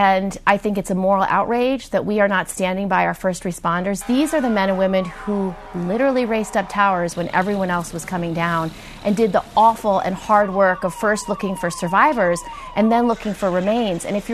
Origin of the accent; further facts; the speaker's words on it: New York, United States; As a New Yorker, we are often the number one terror target.